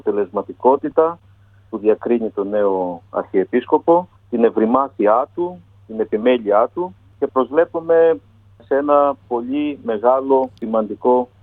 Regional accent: Heraklion, Crete, Greece; Είμαστε συντοπίτες από το Ηράκλειο της Κρήτης. Εκεί μεγαλώσαμε και αντρωθήκαμε εκκλησιαστικά

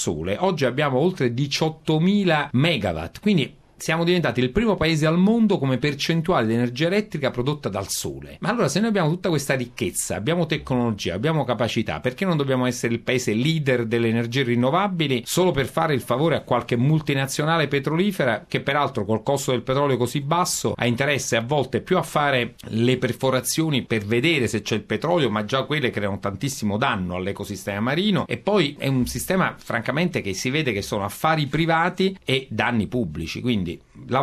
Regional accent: Salerno, Campania, Italy; Io ero consigliere comunale della mia città natale, che è Salerno

